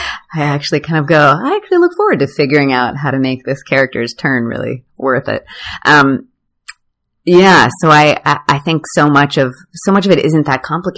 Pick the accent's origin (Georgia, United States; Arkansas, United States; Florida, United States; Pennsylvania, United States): Georgia, United States; Atlanta; I grew up in Atlanta, and so, you know, half my friends were African-American